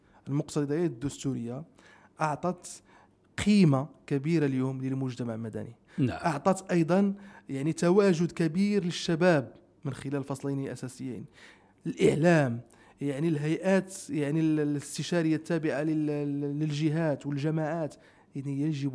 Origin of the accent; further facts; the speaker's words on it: Morocco; لأن المشكل اللي كان عندنا في المغرب هو أننا في إلى حد قريب كان الاعتماد على دعم يعني القطاع الثالث فقط.